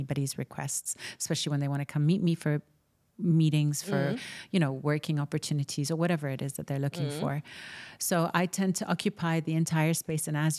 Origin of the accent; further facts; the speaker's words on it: Dubai, United Arab Emirates; And born and raised in Dubai. Dubai is home.